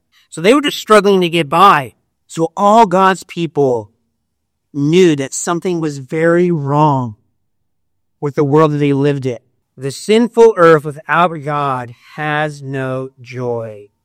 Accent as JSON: {"language": "English", "country": "United States", "said": "Even as an American, one of our greatest documents is the U.S. Declaration of Independence."}